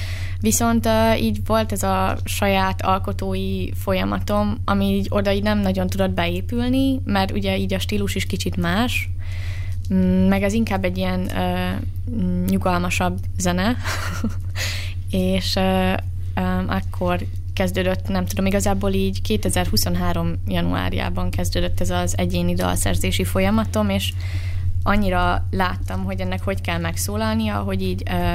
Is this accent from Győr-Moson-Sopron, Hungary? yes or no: no; Borsod-Abaúj-Zemplén, Hungary; accent: Matyó; amikor mondom, hogy mezőkövesdi vagyok, akkor így szembesítenek is vele, hogy hát igen, a T-i betűidről hallatszik, és én meg így, yes, igen, én Matyó vagyok.